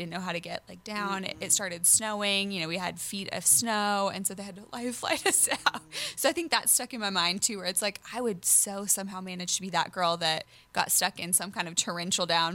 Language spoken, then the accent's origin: English; Nashville, Tennessee, United States; I was raised in Nashville and I have this whole other